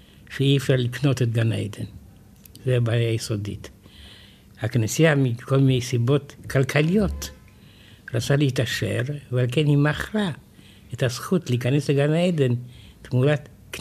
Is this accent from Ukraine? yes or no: no; France; אני גדלתי בצרפת